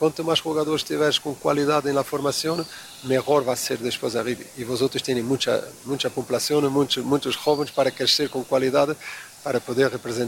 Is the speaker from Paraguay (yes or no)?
no; Portugal; Spanish is a second language; para mí era muy fácil llegar aquí como portugués